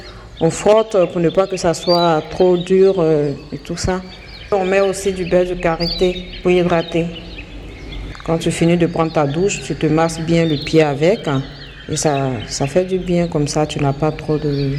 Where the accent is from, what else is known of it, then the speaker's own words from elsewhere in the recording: Côte d’Ivoire; Je suis de la Côte d'Ivoire.